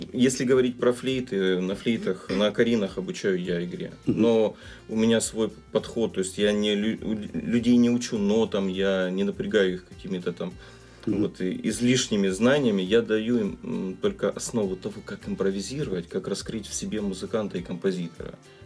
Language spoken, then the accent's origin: Russian; Rostov Oblast, Russia; я рос в Белокалитвинском районе, а там много степей, красивых, раздольных таких.